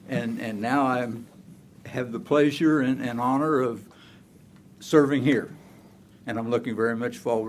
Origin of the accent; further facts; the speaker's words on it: Norwich, Kansas, United States; I am from Norwich, Kansas.